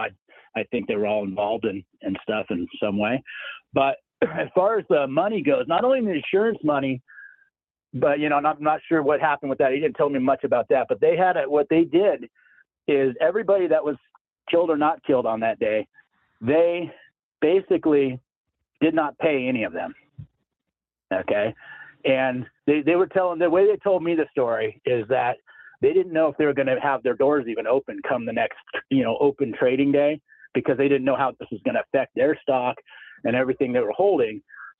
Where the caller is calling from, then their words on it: Idaho, United States; Yeah, it's … from Idaho.